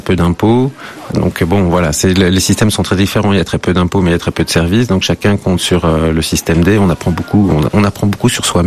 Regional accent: Paris, Île-de-France, France; born there; en tant qu'Européen, je suis parisien de naissance

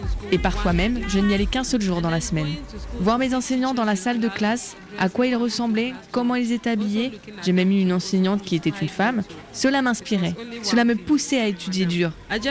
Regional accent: Upper East, Ghana; aujourd'hui j'aide 219 femmes dans la région d'où je viens, dans l'extrême nord-est du Ghana.

